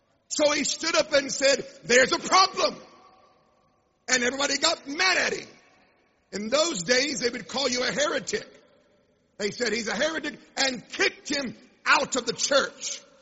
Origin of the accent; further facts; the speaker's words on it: United States; accent: American; Am I talking too fast? My American accent hard to understand?